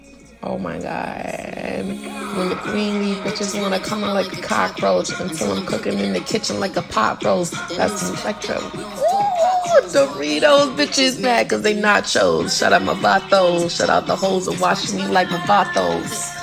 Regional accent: Bronx, New York, United States; When you're from the Bronx, anybody will fucking tell you, it's already hard as it is growing up in the Bronx. You have, like, so many cultures there.

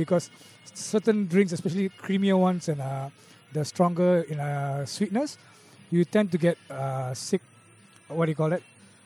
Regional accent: Singapore; Yes, I was born in Singapore. Yeah. Born and raised here.

